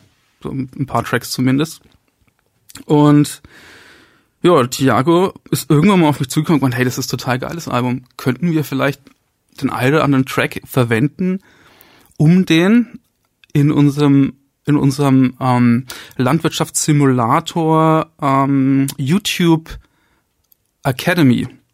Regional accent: Bamberg, Bavaria, Germany; Ich komme aus Bamberg.

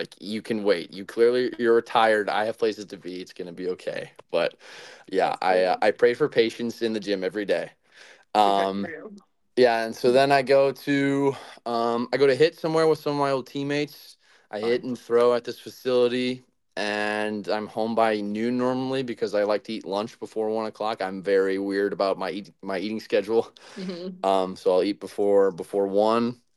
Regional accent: Chicago, Illinois, United States; I am from Chicago, Illinois. I'm from a suburb outside of Chicago, but I just say Chicago is a general area

